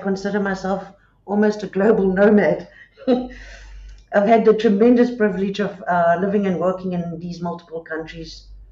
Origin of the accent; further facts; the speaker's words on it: South Africa; born there; So I was born in South Africa. I went overseas just to gain experience and I returned to Africa.